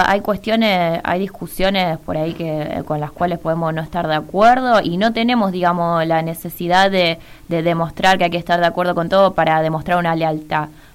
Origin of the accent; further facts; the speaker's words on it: Santa Fe, Argentina; No, yo soy santafesina, así que bueno, soy allá en Santa Fe.